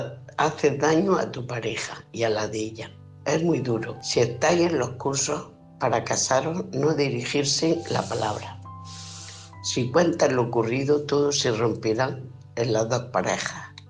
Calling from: Almería, Andalusia, Spain; Soy corresponsal de Almería.

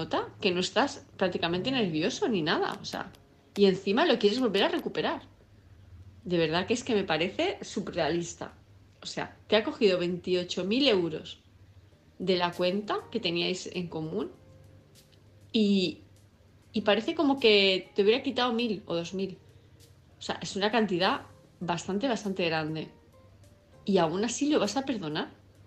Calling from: Palma de Mallorca, Balearic Islands, Spain; de Palma de Mallorca

